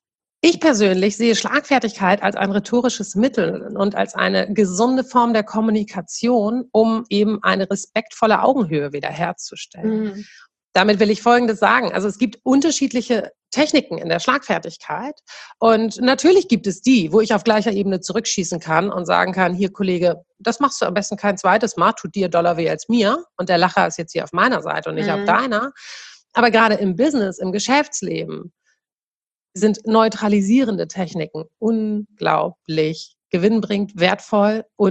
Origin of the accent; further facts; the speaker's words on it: Buxtehude, Lower Saxony, Germany; Ich bin 38 Jahre alt und ich komme aus Buxtehude, also aus der Nähe von Buxtehude.